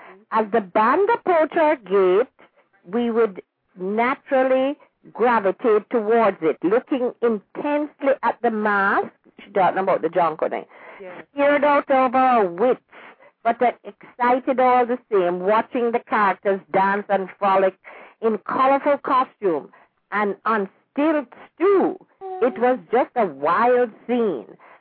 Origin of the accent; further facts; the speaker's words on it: Kingston, Jamaica; because we're all from Jamaica, or because we're all from Kingston, we knew everybody else